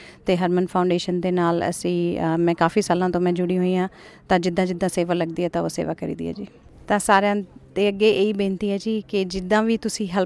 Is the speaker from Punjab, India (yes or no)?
no; Chandigarh, India; ਇਸ ਤੋਂ ਪਹਿਲੇ ਮੈਂ ਚੰਡੀਗੜ੍ਹ ਤੋਂ ਹੈਗੀ ਹਾਂ